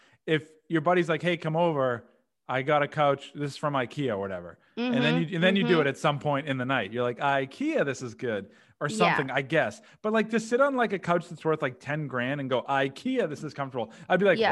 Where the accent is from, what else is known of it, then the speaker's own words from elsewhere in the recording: Massachusetts, United States; born there; I am not. I was born in Massachusetts.